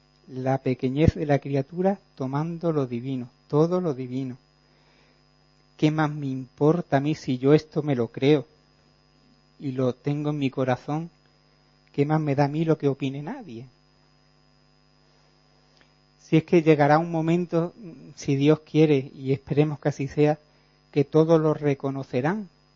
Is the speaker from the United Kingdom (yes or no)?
yes; London, United Kingdom; Spanish is a second language; Yo que soy del norte de Londres, pero bueno, y mi pronunciación no es muy...